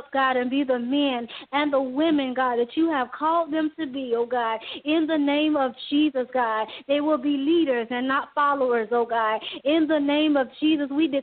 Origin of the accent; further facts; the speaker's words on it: Jacksonville, Florida, United States; I'm from Jacksonville, Florida. I am 35 years old.